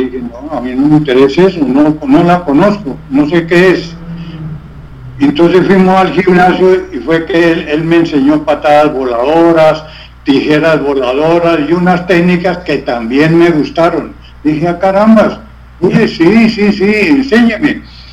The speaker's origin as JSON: {"language": "Spanish", "country": "Colombia", "said": "yo era el que, como colombiano, llevaba mucho público."}